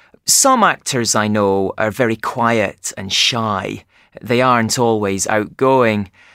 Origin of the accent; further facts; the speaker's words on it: Edinburgh, Scotland, United Kingdom; now in London, United Kingdom; I live in London, but I'm from Edinburgh, and I love coming back here every summer to do a show.